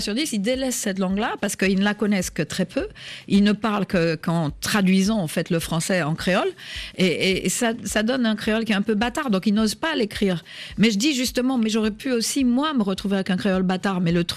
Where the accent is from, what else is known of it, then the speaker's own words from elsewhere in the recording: Antilles, France; moi, je viens des Antilles, que j'ai vécu aux Antilles quasiment tout le temps, je sais que certaines phrases en créole ont une résonance en moi